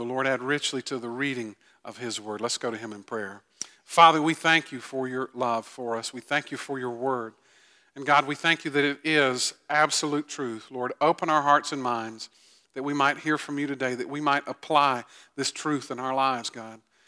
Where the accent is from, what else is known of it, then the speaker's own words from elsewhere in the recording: Augusta, Georgia, United States; I grew up in Augusta, as many of you know. I grew up in a larger church there.